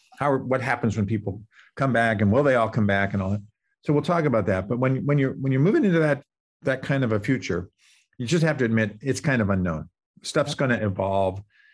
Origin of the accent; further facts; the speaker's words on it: Boston, Massachusetts, United States; moved away as an adult; I grew up in the Boston area, but when I got this nice letter from Stanford, because it was a letter in those days saying I could come here, I got out of town